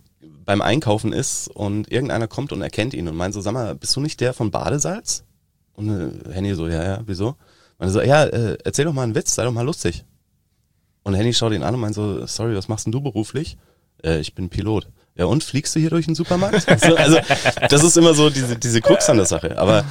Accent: Bavaria, Germany; accent: Bavarian; ich bin in der Nähe von Bad Tölz aufgewachsen, das ist bayerisch.

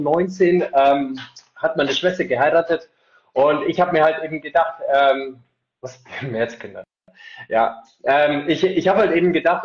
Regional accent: Eichstätt, Bavaria, Germany; Ich komme aus Eichstätt, bin 29 Jahre alt, noch.

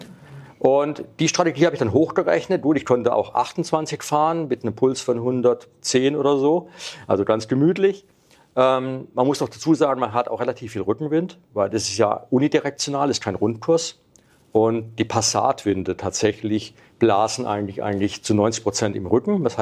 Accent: Freiburg, Baden-Württemberg, Germany; Ich komme ja aus Freiburg, aber meine Firma war in München.

